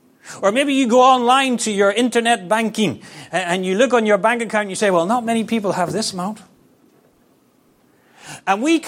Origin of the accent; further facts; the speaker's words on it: Northern Ireland, United Kingdom; I grew up in Northern Ireland where they had 30 years of terrorism.